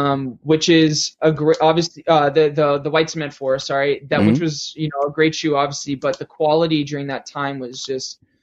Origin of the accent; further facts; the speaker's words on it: Mississauga, Ontario, Canada; I'm from Mississauga.